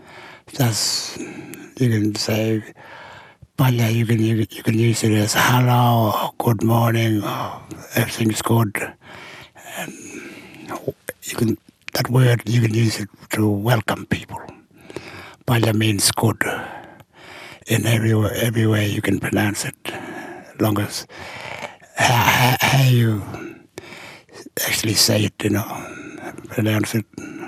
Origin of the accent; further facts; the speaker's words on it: Western Australia, Australia; first language Pitjantjatjara; English is a second language; I'm from Tuntundera, Western Australia, remote community. I'm a Pitjantjatjara man, and my language is Pitjantjatjara, and Ngayantjatjara is my second language, so English is my third language.